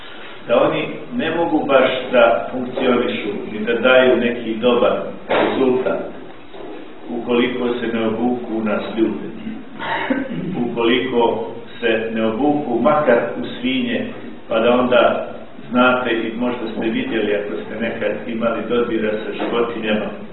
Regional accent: Herzegovina, Bosnia & Herzegovina; Mi imamo ovdje izraz kod nas u Hercegovini, jama bezdanica se zove.

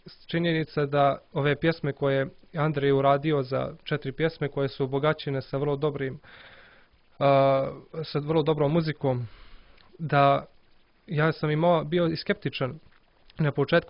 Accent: Zeta, Montenegro; jer ja sam iz Zeta

